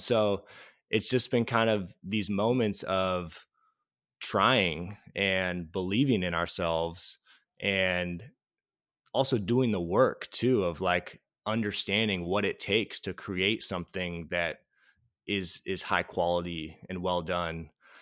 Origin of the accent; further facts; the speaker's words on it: Oakland, California, United States; growing up in Oakland, there was not a professional football team locally.